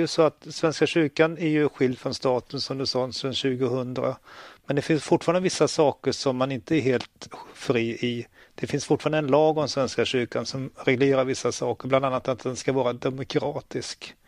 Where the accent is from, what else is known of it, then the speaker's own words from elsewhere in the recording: Västra Götaland County, Sweden; also born or lived in Härnösand; now in Örnsköldsvik, Sweden; Och inför det så bodde jag i Härnösand. Fast jag är uppvuxen utanför Göteborg. Så att jag har kommit långt norrut tycker jag. Men jag har akklimatiserat mig.